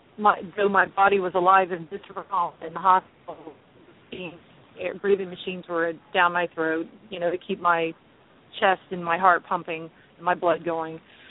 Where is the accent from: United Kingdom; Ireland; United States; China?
United States; Orlando, Florida; Yes, I'm from Orlando, Florida. I'm a native, and I have quite a big family.